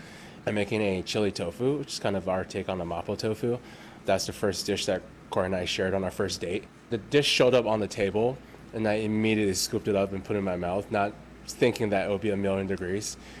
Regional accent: Beijing, China; I grew up in Beijing at the end of sort of where they were still giving out rations.

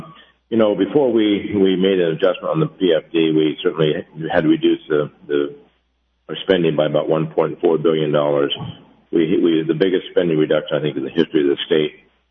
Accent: Delta Junction, Alaska, United States; also born or lived in Valdez; We were growing up in Delta Junction and Valdez.

